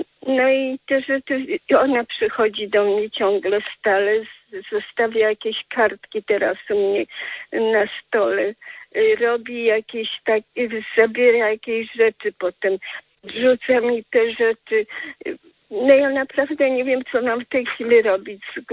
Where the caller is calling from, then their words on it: Warsaw, Masovian Voivodeship, Poland; Jestem z Warszawy. Ja nie byłam 35 lat w Polsce. Wróciłam do swojego dawnego mieszkania.